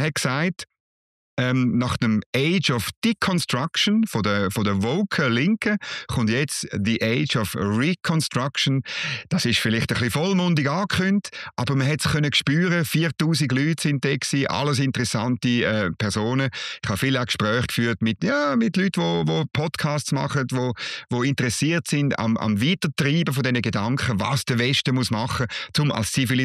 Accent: Switzerland; aber als richtiger Schweizer habe ich natürlich ein Sackmesser dabei gehabt

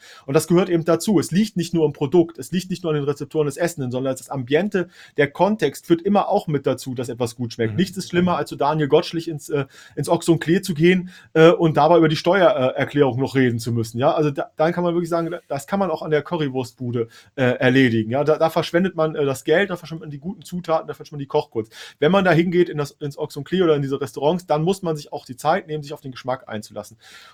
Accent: Hesse, Germany; Im Süden Deutschlands für mich als Hesse.

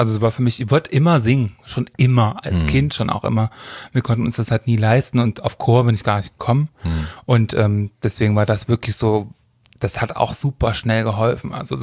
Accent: Halle, Saxony-Anhalt, Germany; In Halle an der Saale, der bösen Stadt.

